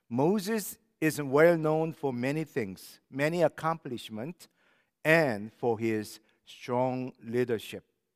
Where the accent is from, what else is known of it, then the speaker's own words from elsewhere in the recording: South Korea; When I was growing up in Korea, South Korea, as a middle school student in the early 1970s